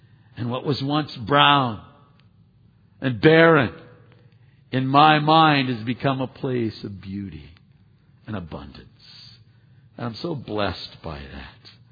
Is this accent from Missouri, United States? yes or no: no; Pennsylvania, United States; now in Riverside, United States; I grew up in Pennsylvania, wanted someplace greener, prayed for someplace greener than Riverside even